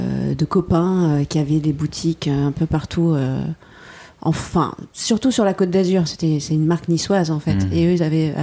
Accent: Monaco; moved away as an adult; also born or lived in London; Et je suis née à Monaco, j'ai grandi à Monaco, j'ai fait ma maternelle, ma primaire, jusqu'au bac, là-bas. Et ensuite, je suis partie vivre à Londres

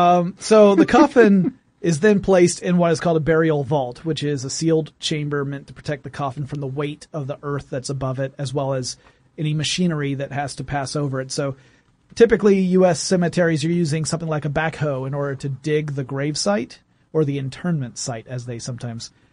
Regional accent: Georgia, United States; Yeah. Small town in Georgia, Strickland Funeral Home.

